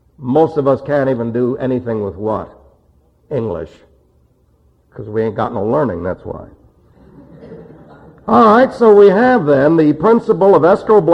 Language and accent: English; New York City, New York, United States; I was raised in New York City.